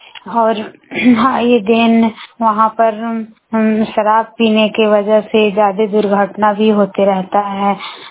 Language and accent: Hindi; Barkagaon, Jharkhand, India; बड़कागांव प्रखंड की रहने वाली हूँ।